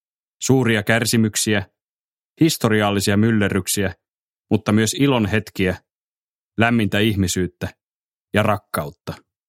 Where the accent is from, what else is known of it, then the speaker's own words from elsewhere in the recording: Vaasa, Ostrobothnia, Finland; moved away; Jätin kotiseutuni Vaasan Palosaaren 45 vuotta sitten.